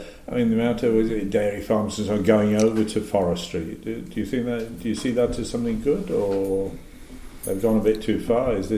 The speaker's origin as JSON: {"language": "English", "region": "England", "country": "United Kingdom", "moved": "yes", "said": "I came from England."}